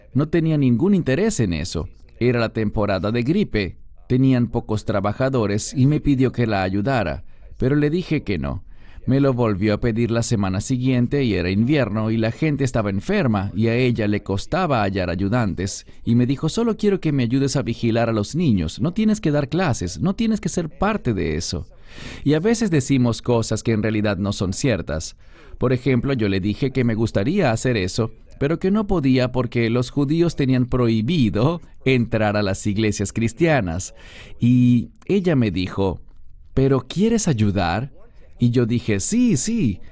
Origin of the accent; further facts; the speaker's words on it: Chicago, Illinois, United States; also born or lived in Atlanta; Así que yo crecí realmente en el área de Chicago, pero nací y estuve por algún tiempo, muy poco tiempo, en Atlanta, Georgia.